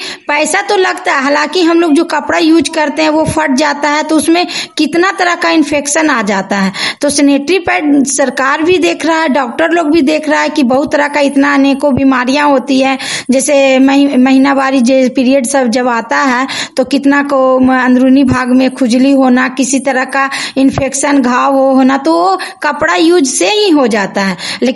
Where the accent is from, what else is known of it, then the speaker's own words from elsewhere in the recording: Nagarnausa, Bihar, India; मैं नगर नौसा की रहने वाली हूँ।